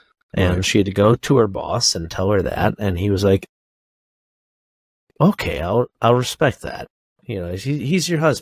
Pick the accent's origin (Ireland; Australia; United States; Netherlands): Ireland; I can say that as an Irish guy.